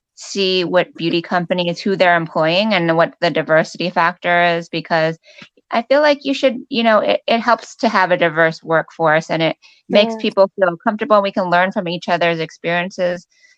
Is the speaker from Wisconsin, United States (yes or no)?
no; Florida, United States; And I'm first generation too, and they didn't want me to leave. Like, I was raised in Florida with them.